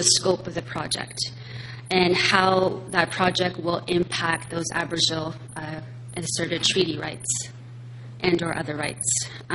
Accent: Attawapiskat, Ontario, Canada; now in Toronto, Canada; I'm originally from Attawapiskat First Nation, and I'm a lawyer, and I'm based out of Toronto.

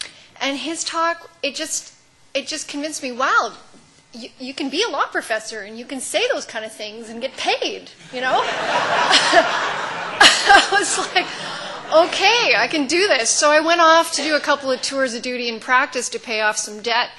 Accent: Saskatchewan, Canada; Good thing I'm from Saskatchewan, I could handle it.

